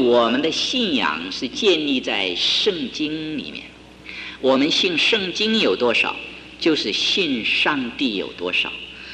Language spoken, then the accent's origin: Chinese; China; 所以我们中国人有句话说，今天脱了鞋和袜